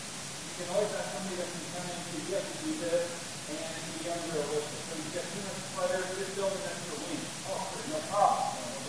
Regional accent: Pittsburgh, Pennsylvania, United States; I don't know if they're the top three players for the Pittsburgh team, so I'm from Pittsburgh.

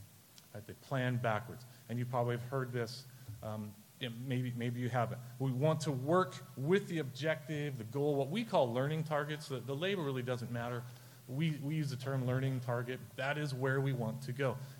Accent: Oregon, United States; I'm from Oregon, that just doesn't happen, we don't do that.

